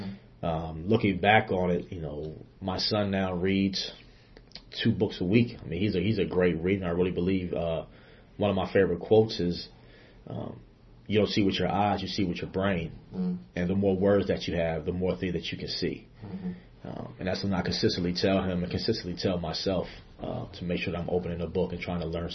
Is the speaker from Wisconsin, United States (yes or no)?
no; Philadelphia, Pennsylvania, United States; growing up in Philadelphia, I tell the student athletes that, you know, I was only around one type of music.